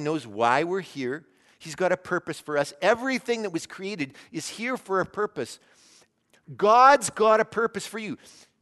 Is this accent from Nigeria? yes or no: no; Medicine Hat, Alberta, Canada; born there; I was born in Medicine Hat.